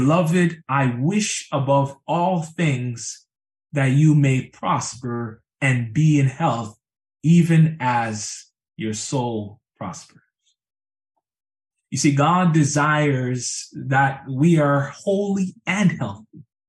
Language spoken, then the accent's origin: English; Mississauga, Ontario, Canada; it was back in 2010 when I was in my hometown in Mississauga, Ontario